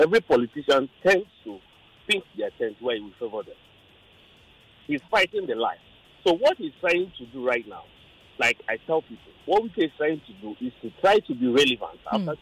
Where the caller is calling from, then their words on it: Lekki, Lagos, Nigeria; I'm calling from Lekki.